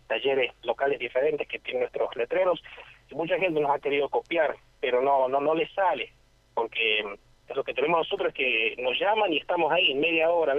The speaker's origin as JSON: {"language": "Spanish", "region": "Mendoza", "country": "Argentina", "tie": "born or raised there", "moved": "yes", "said": "Me gustaría abrir una sucursal allá en Mendoza, que... Ahí nací yo y soy mendocino"}